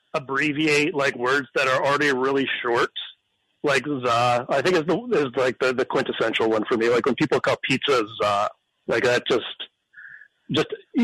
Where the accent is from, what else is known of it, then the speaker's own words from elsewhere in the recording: Canada; I grew up in Canada. So I have like an, you know, I'm a little obsessed with politeness